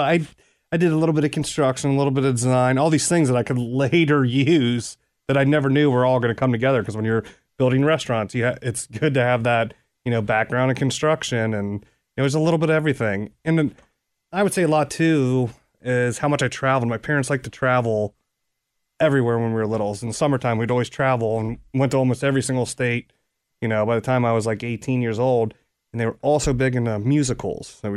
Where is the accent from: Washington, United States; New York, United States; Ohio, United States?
Ohio, United States; Anderson Township; Yep, I grew up in Anderson Township.